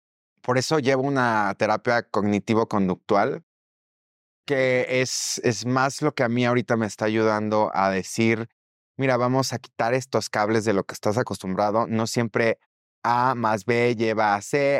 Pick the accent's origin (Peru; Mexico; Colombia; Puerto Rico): Mexico; mi mexicanidad también, porque soy mexicano, y la parte queer.